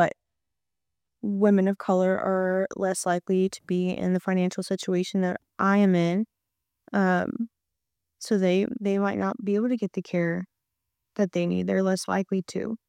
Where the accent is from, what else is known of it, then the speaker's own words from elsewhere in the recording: United States; And me as an American white woman are not having to deal with or even think about those kinds of things.